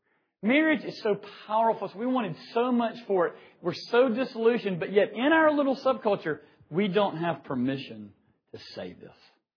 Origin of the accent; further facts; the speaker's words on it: South Carolina, United States; I'm from South Carolina